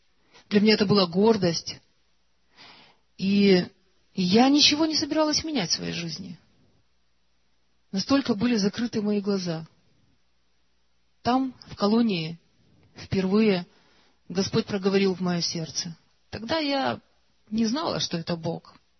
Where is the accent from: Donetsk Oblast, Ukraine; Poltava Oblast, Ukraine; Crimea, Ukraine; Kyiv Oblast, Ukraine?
Kyiv Oblast, Ukraine; Bucha; Но вообще мы из Бучи.